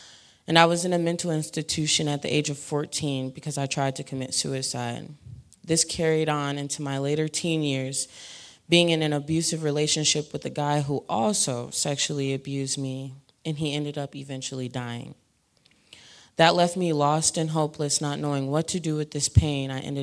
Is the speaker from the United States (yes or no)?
yes; Memphis, Tennessee, United States; now in Green Bay, United States; I'm 22 years old. I was born here in Green Bay, but I was raised in Memphis, Tennessee. If we got any Southerners in here. I'm Black and Dominican descent